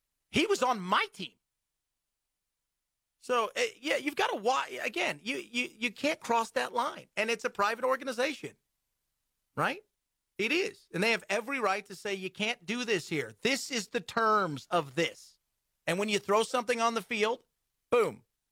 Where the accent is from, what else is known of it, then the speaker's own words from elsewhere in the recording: United States; Being an American, by the way, who, geez, I'm dating myself here, about 25, 28 years ago, was playing in a sport where it isn't like it is now.